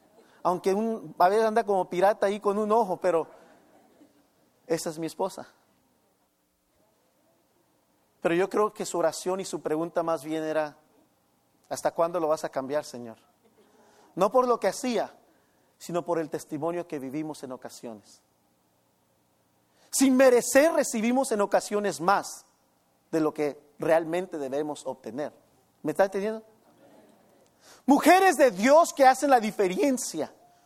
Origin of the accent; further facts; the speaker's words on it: Cathedral City, California, United States; Crecí en esta ciudad tan linda, Cathedral City siempre tiene un lugar muy especial en mi corazón. Amo esta ciudad como no tiene idea. Crecí en en Dream Homes, ahí pasé mi niñez, mi juventud. Asistí aquí en las escuelas en la área.